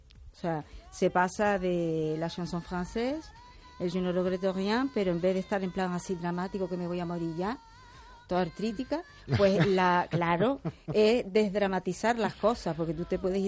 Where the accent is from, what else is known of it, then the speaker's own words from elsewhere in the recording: Canary Islands, Spain; si digo que soy española... Siempre me dicen Madrid, Barcelona, y digo, no, de las Islas Canarias está en face de Marruecos.